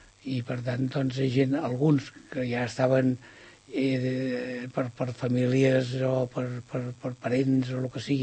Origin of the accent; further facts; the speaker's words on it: Valldoreix, Catalonia, Spain; i que quasi no som de la Floresta, que som de Valldoreix.